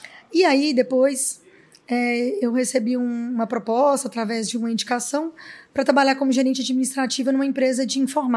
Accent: Virginópolis, Minas Gerais, Brazil; moved away as an adult; now in Governador Valadares, Brazil; E eu saí de Virginópolis, né, com 18 anos e me mudei para Governador Valadares, que também fica ali no leste de Minas.

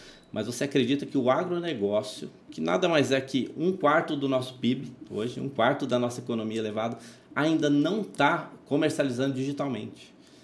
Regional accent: São Paulo, Brazil; Eu sou nascido em São Paulo, paulistano, ali da raiz, né? Moro com a minha mãe até hoje.

